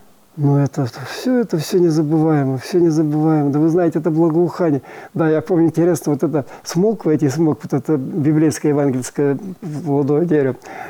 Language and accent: Russian; Moscow, Russia; Я говорю, я из Москвы.